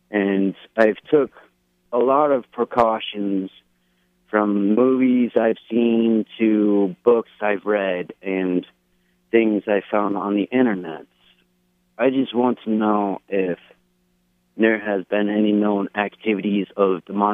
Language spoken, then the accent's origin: English; Cobleskill, New York, United States; you guys were coming to my home state, Cobleskill, New York, which is in a part of Schoharie County